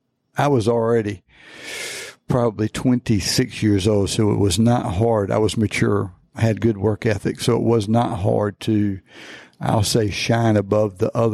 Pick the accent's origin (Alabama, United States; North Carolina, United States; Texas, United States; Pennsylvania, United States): North Carolina, United States; Wilmington; also born or lived in Breckenridge, Colorado; But I grew up in the Wilmington area. Went to Breckenridge, Colorado after college, and that's where I found my wife of 32 years.